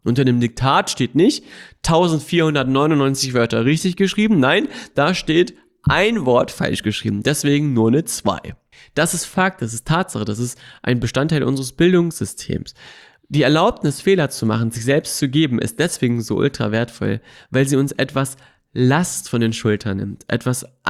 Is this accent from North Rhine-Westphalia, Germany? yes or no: no; Melle, Lower Saxony, Germany; Ich war früher ein richtiger Heimscheißer und bin in meinem kleinen Ort Melle groß geworden, meine Heimat, mein Zuhause, in einem Mehrgenerationenhaus mit meiner Omi, mit meinem Opi, mit meinen Eltern, mit meiner großen Schwester, ganz vielen Haustieren.